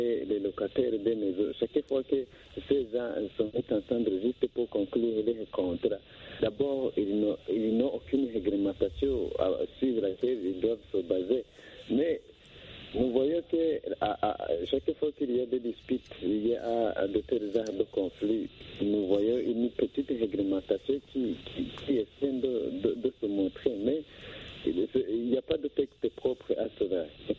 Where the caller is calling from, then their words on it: Bujumbura, Bujumbura Mairie, Burundi; Ok, chez nous au Burundi c'est vraiment catastrophique.